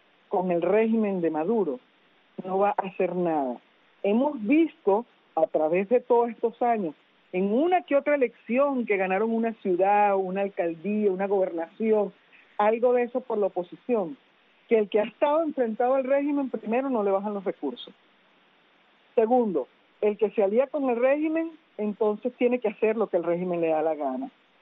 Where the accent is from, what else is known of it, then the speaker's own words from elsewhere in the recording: Venezuela; moved away as an adult; now in United States; a todos los venezolanos que estábamos ilegal, que estaban ilegal, yo soy ciudadana americana de hace 18 años en este país